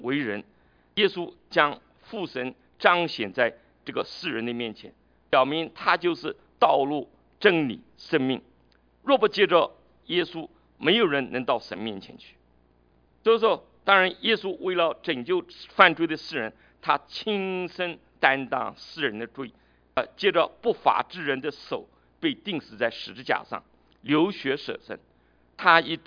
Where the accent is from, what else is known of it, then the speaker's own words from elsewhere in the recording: China; 因为我们尤其是我们中国人特别忌讳别人说他是罪人